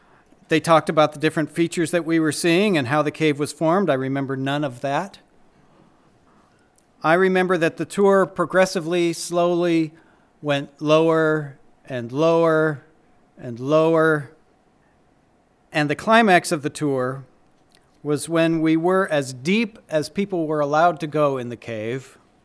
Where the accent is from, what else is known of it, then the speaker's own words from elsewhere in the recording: Minnesota, United States; I grew up in Minnesota. Vacationing in Wisconsin was somehow extravagant.